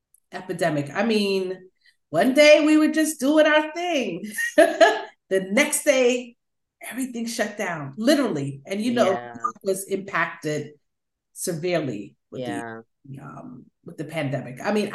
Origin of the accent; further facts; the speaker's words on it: Long Island, New York, United States; I'm from Long Island, which is the suburbs of New York City.